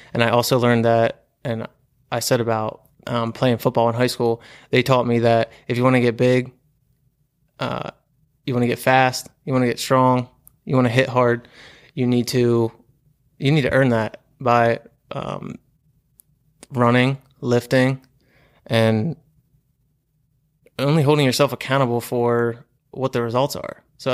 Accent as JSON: {"language": "English", "town": "York", "region": "Pennsylvania", "country": "United States", "tie": "born or raised there", "said": "I'm from South Central Pennsylvania, York, PA, and I was born and raised here. It's just a small little town."}